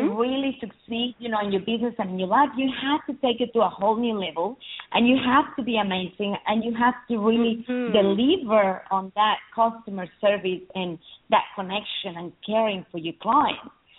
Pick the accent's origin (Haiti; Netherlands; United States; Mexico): Mexico; English is a second language; now in Australia; I'm originally from Mexico. I've been in Australia for many years, so the accent is a little mixed.